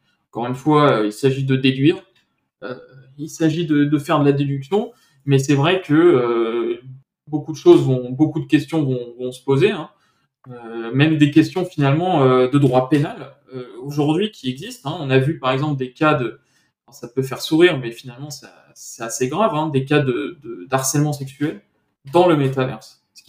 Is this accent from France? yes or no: yes; France; il y a des problématiques aussi tout simplement en tant que Français.